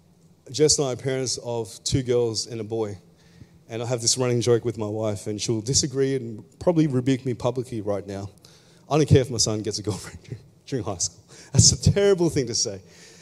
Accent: Philippines; not the Filipinos, the Philippians, I'm Filipino.

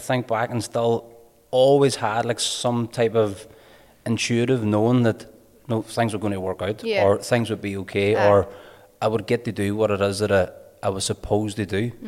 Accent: Derry, Northern Ireland, United Kingdom; Where I'm from is, obviously, I'm from Derry.

